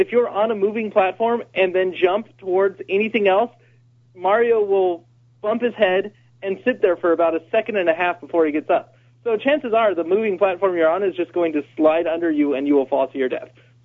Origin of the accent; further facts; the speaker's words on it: Las Vegas, Nevada, United States; How did you know I was from Las Vegas?